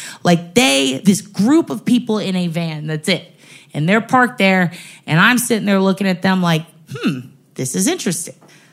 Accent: San Antonio, Texas, United States; I was like, chupa mi vergas, puta, I'm from San Antonio.

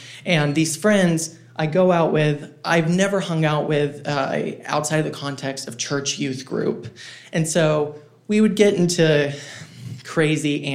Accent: Jacksonville, Florida, United States; born or raised there; moved away; also born or lived in North Carolina

